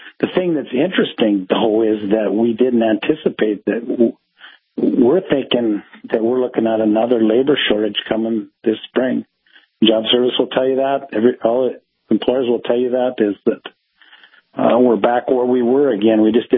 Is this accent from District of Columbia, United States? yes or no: no; Watford City, North Dakota, United States; I'm obviously from Watford City, McKenzie County, but we're North Dakota first, and we need those people back here